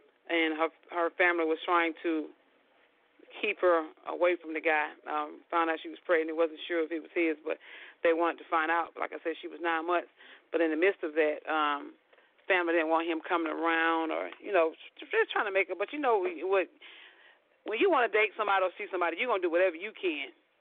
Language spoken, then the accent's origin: English; Elster, South Carolina, United States; I had a 16-year-old who was 9 months pregnant from South Carolina, Elster, South Carolina, my hometown.